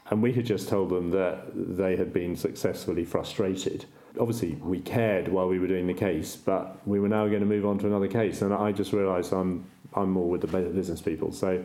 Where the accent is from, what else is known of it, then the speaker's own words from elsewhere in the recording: East of England, United Kingdom; I grew up in East Anglia and I knew everybody.